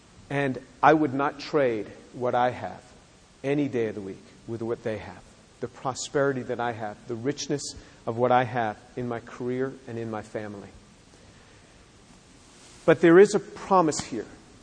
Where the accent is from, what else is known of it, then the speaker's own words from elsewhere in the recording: Manhattan, New York, United States; born there; I was born in Manhattan, New York. I got saved at the age of 18. I come from a Jewish home.